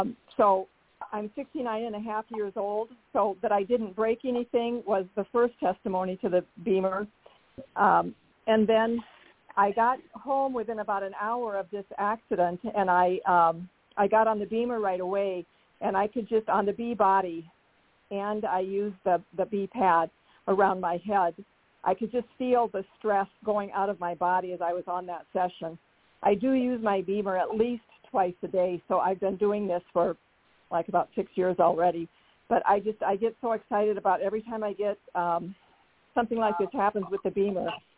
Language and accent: English; Nebraska, United States; I'm from Nebraska.